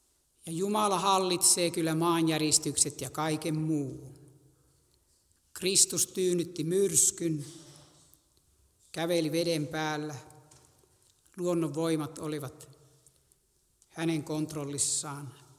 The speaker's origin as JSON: {"language": "Finnish", "town": "Suonenjoki", "region": "North Savo", "country": "Finland", "tie": "born or raised there", "said": "kuljimme siellä kotipaikkakunnallani Suonijoilla hautausmaalla, missä isäni ja äitini haudat ovat."}